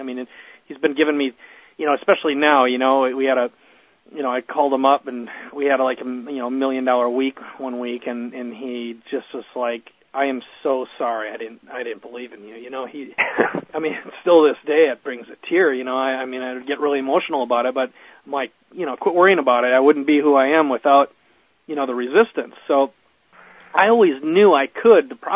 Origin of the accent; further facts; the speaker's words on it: Eagle Lake, Minnesota, United States; Born and raised in Eagle Lake, Minnesota, which is close to Mankato. That's a little house on the prairie town. It's about 2 hours south of Minneapolis.